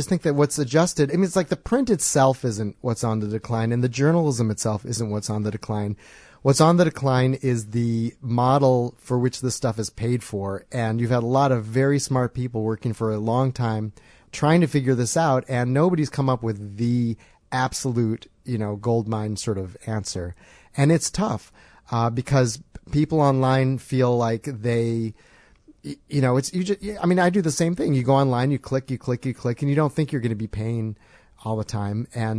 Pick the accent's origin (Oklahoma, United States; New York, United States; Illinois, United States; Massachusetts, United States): Illinois, United States; Chicago; No, I grew up in Chicago.